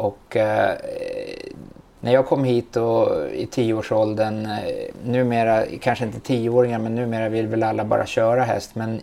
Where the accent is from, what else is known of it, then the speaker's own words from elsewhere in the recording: Stockholm, Stockholm County, Sweden; Jag kommer ifrån Bromsten, och det ligger ju bara, jag är uppfödd i Bromsten kan man säga.